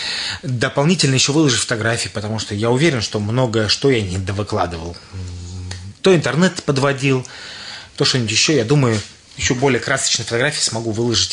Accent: Zhukovsky, Moscow Oblast, Russia; я чаще всего старался подчеркивать, что я из Подмосковья, из Жуковского, да.

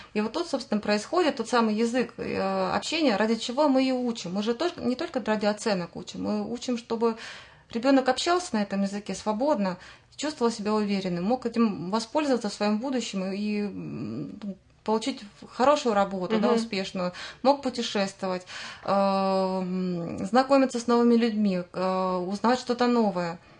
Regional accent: Yekaterinburg, Sverdlovsk Oblast, Russia; now in Ramenskoye, Russia; хотя я сама из Екатеринбурга, но вот наш город Раменск стал моей второй родиной. И сами мы живем в залинейной части города Раменска

